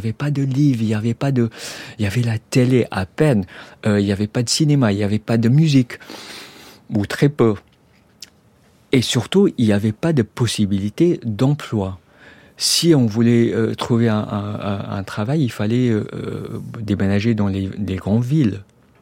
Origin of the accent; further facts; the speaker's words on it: Kuala Lumpur, Federal Territory of Kuala Lumpur, Malaysia; J'ai grandi en partie à Kuala Lumpur, c'est là où j'allais à l'école, c'est une grande ville. Mais pendant toutes les vacances scolaires, j'étais chez ma grand-mère, mes grands-parents à la campagne.